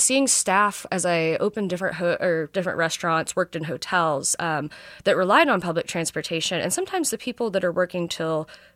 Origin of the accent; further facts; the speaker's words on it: Kentucky, United States; also born or lived in Texas; You know, I grew up in Kentucky, moved to Texas, so not really known for its fresh lobsters.